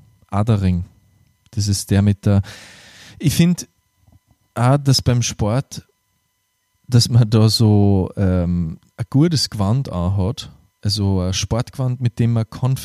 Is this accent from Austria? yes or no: yes; Austria; oder in der Volksschule, wie es bei uns in Österreich heißt